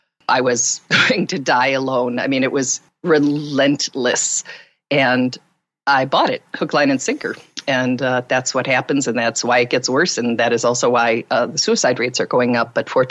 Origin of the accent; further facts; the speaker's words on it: Midwest, United States; in the United States. I'm from the Midwest, and I first started experiencing depression in my very early teens, maybe even 12, 13.